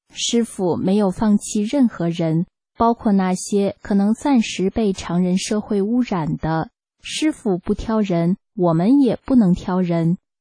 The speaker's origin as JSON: {"language": "Chinese", "country": "China", "said": "我从中国来的时候带着很多执着和在中国养成的观念"}